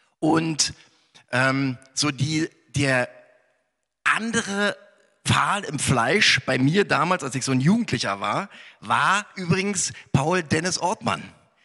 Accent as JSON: {"language": "German", "region": "Berlin", "country": "Germany", "tie": "born or raised there", "said": "ich bin ja in Ost-Berlin groß geworden. In Berlin-Friedrichshain. Und meine Eltern, die wohnten und wohnen an der Warschauer Brücke. Und es ist ja nur ein paar hundert Meter von Kreuzberg entfernt."}